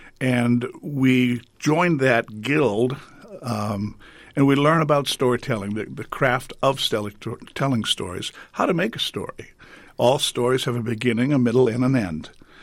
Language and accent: English; Boston, Massachusetts, United States; And when I first went there, I'm originally from Boston.